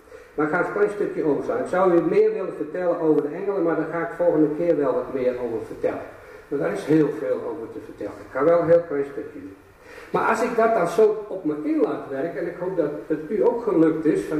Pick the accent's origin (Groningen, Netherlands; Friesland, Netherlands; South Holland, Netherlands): Friesland, Netherlands; born there; En ik ben Fries van geboorte, zoals u, tenminste de meesten hier wel zullen weten, mijn vrouw ook trouwens. We spreken ook Fries.